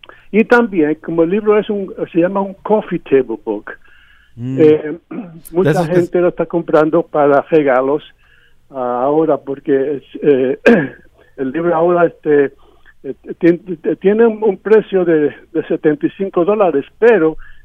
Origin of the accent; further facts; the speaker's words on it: Bronx, New York, United States; moved away; yo estoy del Bronx, y llegué a Hollywood en 1981